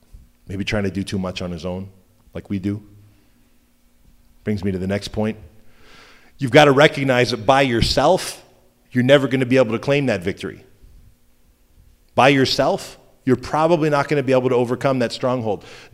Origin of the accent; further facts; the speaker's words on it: New Brunswick, Canada; I'm Canadian. Eastern Canadian. There's nothing dangerous in New Brunswick.